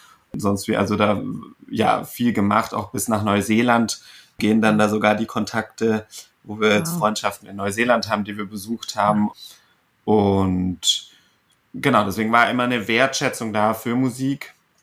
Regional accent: Stuttgart, Baden-Württemberg, Germany; komme ich ja aus Stuttgart eben.

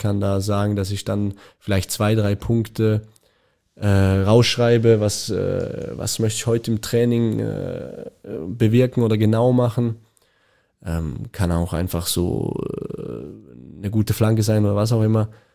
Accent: Switzerland; now in Germany; auch so als Schweizer ist die deutsche Mentalität schon näher als der Süden, würde ich jetzt sagen.

